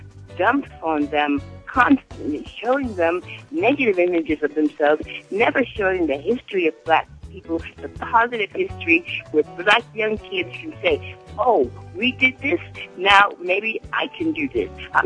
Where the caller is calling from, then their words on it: Flushing, New York, United States; I'm calling from Flushing, New York.